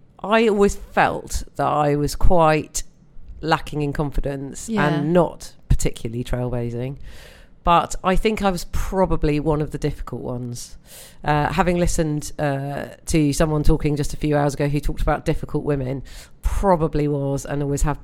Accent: North West England, United Kingdom; now in London, United Kingdom; I grew up on the Wirral.

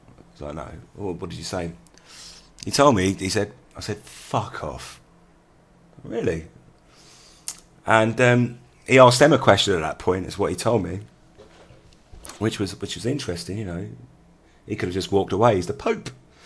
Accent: England, United Kingdom; Must know I'm English

